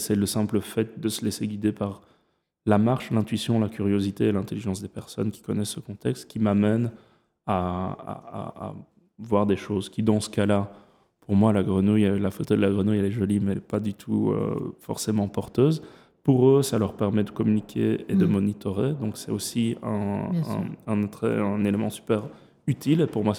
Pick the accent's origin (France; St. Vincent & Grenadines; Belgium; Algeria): Belgium; j'ai grandi en Belgique avec une mère ardennaise, donc on a passé toute notre enfance dans la forêt et dans le jardin, dans la nature.